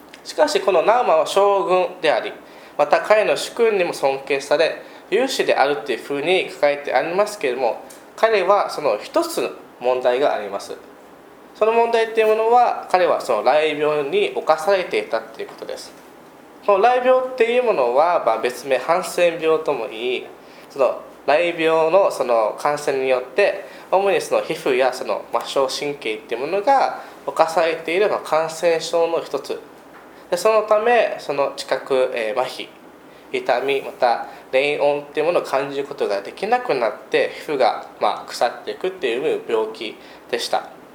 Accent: Okinawa, Japan; もともとカルバリーチャペル宜野湾って沖縄のからの出身なんですけども

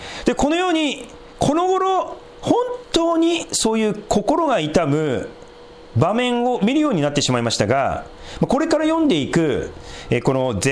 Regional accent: Sendai, Miyagi, Japan; 私仙台出身なんですけど、

